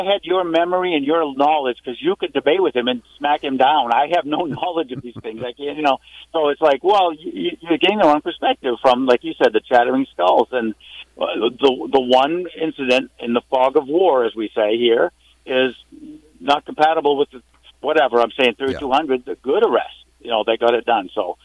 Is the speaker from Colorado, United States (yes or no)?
no; Maine, United States; I'm from Maine here